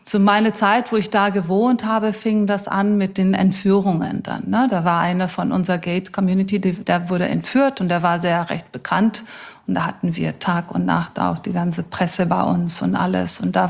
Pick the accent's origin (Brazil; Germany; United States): Brazil; Und ich fühle mich als Brasilianerin dann.